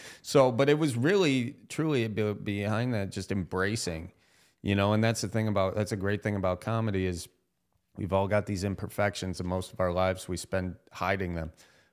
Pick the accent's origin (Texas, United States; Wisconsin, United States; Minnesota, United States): Wisconsin, United States; accent: Wisconsin; my Wisconsin accent always came out and was always kind of an issue. I would say some words wrong.